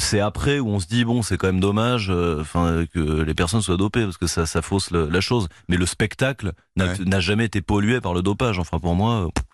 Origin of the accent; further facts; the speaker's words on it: South-West France, France; Moi, je viens du Sud-Ouest et donc déjà, je le voyais passer chaque année puisque j'ai de la famille à Argelès-Gazost, qui est une ville dans le Sud-Ouest.